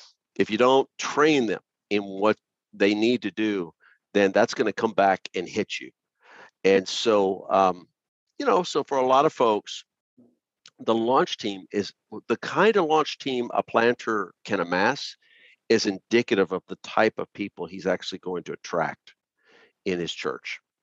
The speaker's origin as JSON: {"language": "English", "town": "San Antonio", "region": "Texas", "country": "United States", "tie": "born or raised there", "also_born_or_lived": "Austin, United States / New York City, United States", "said": "Well, I was raised in San Antonio. So then I became a Christian in Austin."}